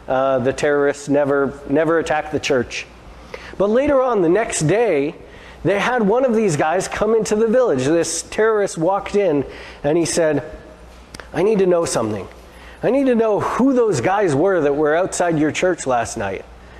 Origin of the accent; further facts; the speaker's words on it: Brazil; I grew up in Brazil in a Bible translation mission society